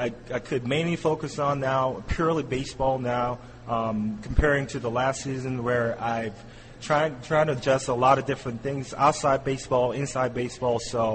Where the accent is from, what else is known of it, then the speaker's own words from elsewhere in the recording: South Korea; English is a second language; moved away as an adult; I'm from Korea